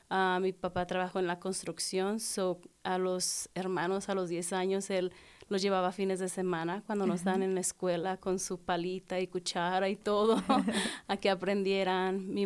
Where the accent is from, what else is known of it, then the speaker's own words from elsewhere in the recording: Zamora, Michoacán, Mexico; Yo soy de México, de Zamora, Michoacán. Está al sureste de México.